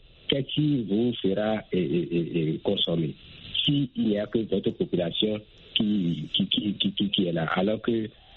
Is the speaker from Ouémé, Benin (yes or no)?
no; Cotonou, Littoral, Benin; je suis béninois, je suis au Bénin, je suis à Cotonou.